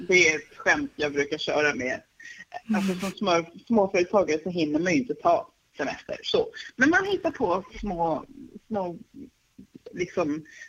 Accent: Finland; Ja, så du är finne och jag är också finne.

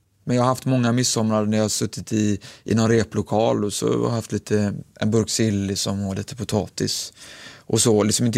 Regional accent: Gothenburg, Västra Götaland County, Sweden; jag är uppvuxen i Annedal. Och alltid liksom sprungit och lekt där uppe och hängt uppe på det som Skansen Kronan.

